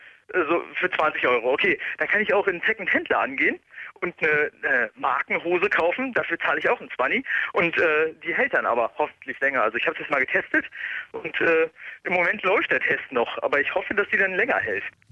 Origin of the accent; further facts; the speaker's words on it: Berlin, Germany; Gebürtiger Berliner.